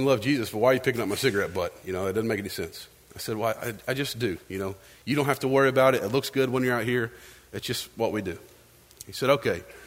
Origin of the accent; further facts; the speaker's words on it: Tennessee, United States; everyone knows I'm from East Tennessee.